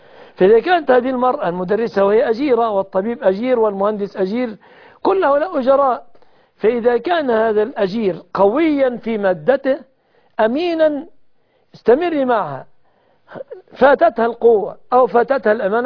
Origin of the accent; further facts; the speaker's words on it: Egypt; وأسأل الله أن يحفظ بلادنا مصر أمنة مطمئنة